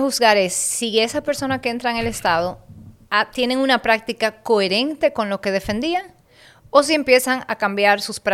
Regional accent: Montecristi, Monte Cristi, Dominican Republic; siempre que puedo lo digo que soy grullón de Montecristi

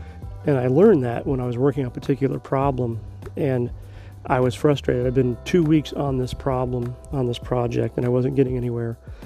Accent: Wichita, Kansas, United States; As you know, if you're from Wichita, I grew up in the Plainview area. You know, I went to Jardine Junior High.

